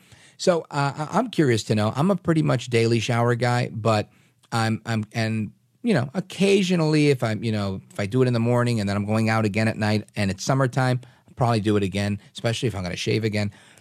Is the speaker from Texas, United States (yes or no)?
no; Brooklyn, New York, United States; And as I was growing up, I grew up in Brooklyn.